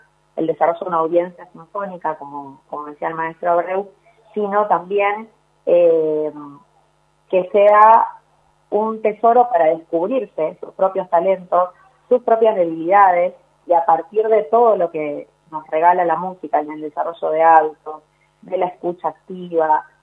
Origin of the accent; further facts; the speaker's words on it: Chascomús, Buenos Aires Province, Argentina; apliqué por primera vez acá, en Chascomús, en mi pueblo, Chascomús